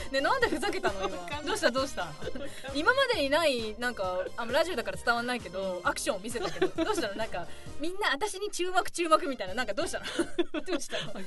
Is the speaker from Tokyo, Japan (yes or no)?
yes; Tokyo, Japan; 私も野田さんも、まあ、東京育ちっていうことで、